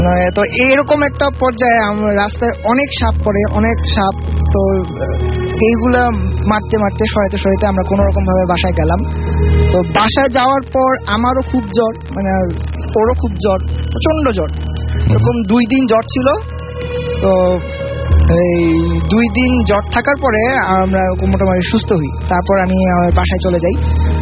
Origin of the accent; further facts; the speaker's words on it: Comilla, Chittagong Division, Bangladesh; আমার গ্রামের বাড়ি কুমিল্লা ইন্ডার বর্ডারের এদিকে, বর্ডার কাছে।